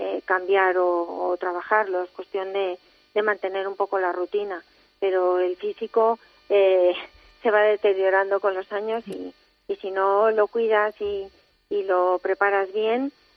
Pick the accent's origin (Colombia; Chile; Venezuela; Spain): Spain; Madrid, Community of Madrid; tenemos la suerte de que somos las tres de Madrid.